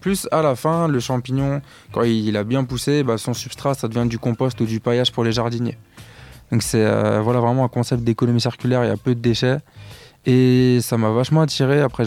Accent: Paris, Île-de-France, France; born there; Après moi je suis né à Paris.

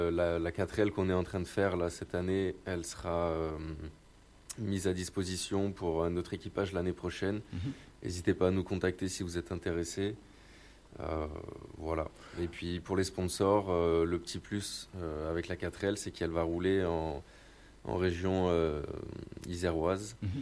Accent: Mayotte; now in France; Ouais, je viens de loin, je viens de Mayotte, du coup.

